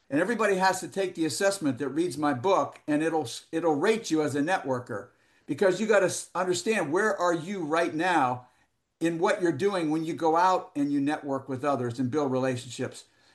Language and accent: English; Youngstown, Ohio, United States; Like, I'm from Youngstown, Ohio.